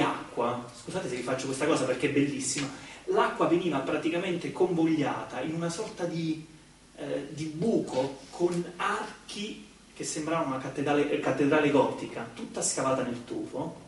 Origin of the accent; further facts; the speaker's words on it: Molise, Italy; Io vengo dal Molise, così racconto anche un po' della mia storia